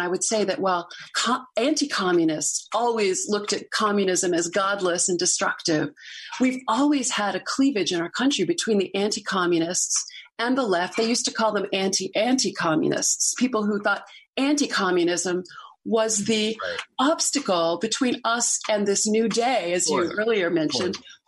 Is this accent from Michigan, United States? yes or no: no; Hollywood, California, United States; I grew up in Hollywood, the daughter of a writer who was very conservative in the 1960s.